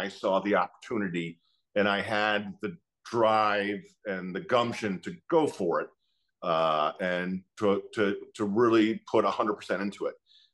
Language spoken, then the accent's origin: English; New York City, New York, United States; I grew up in New York City in the East Village.